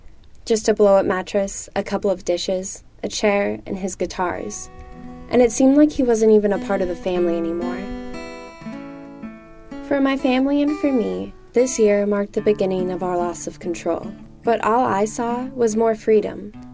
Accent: Glendale, Arizona, United States; When I was a kid, growing up in Glendale, Arizona, his job was going really well.

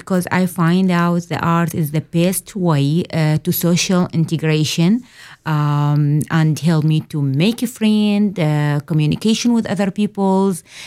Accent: Babylon, Babil, Iraq; English is a second language; moved away as an adult; now in United States; I come from Iraq, from okay. Babylon City

